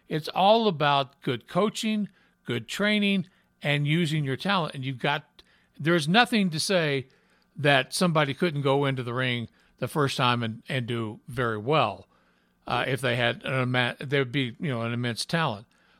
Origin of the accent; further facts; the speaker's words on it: Idaho, United States; She walked up to me and says, "I'm from Idaho, too. What part are you from?" I'm Idaho.